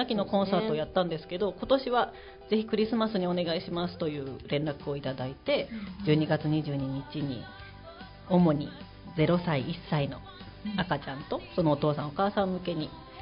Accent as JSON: {"language": "Japanese", "town": "Bunkyo", "region": "Tokyo", "country": "Japan", "tie": "born or raised there", "said": "そう、文京区というのが私の地元なんですけど"}